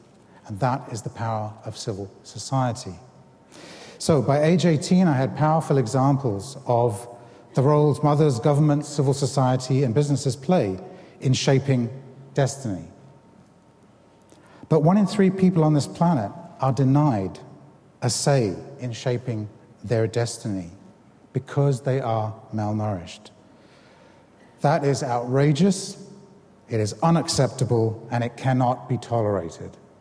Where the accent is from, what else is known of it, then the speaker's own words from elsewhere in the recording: England, United Kingdom; also born or lived in Africa; I was born in Africa and raised in England, and I'm very proud of my African roots, but I was lucky to be brought up in a country like the UK